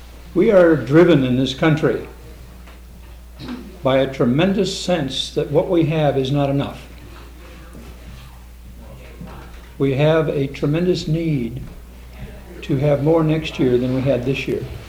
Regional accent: Portland, Oregon, United States; from Portland, Oregon, and I'm a counselor in private practice

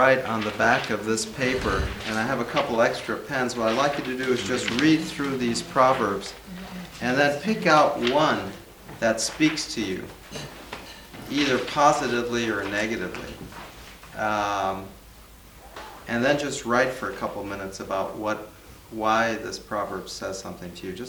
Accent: St. Paul, Minnesota, United States; from St. Paul.

